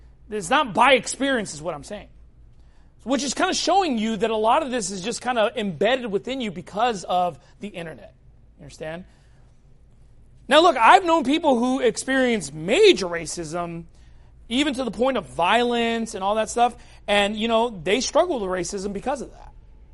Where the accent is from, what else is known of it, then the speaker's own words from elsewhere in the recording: Long Beach, California, United States; I grew up in Long Beach, California, and I experienced a lot of racism from black people specifically.